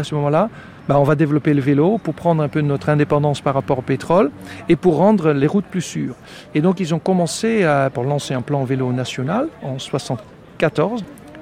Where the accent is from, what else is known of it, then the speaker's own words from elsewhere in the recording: Netherlands; French is a second language; Quand je parle du vélo en tant que Néerlandais, on me dit toujours « Oui, mais